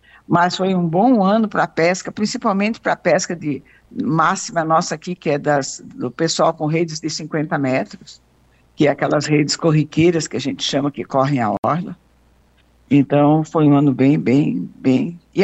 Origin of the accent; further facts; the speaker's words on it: Urussanga, Santa Catarina, Brazil; Eu sou de Uruçanga mesmo, sabe? Mas hoje não tenho mais parentes aí, não.